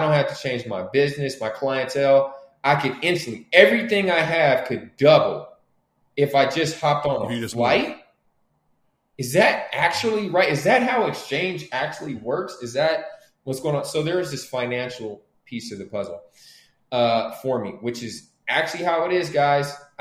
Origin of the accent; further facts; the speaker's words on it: Oakland, California, United States; so I grew up very poor in Oakland. I mean, hand-me-down poor.